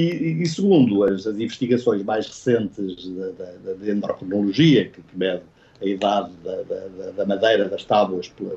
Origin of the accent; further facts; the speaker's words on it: Beira, Portugal; hoje se calhar já é um termo que não será tão comum como era na minha juventude na Beira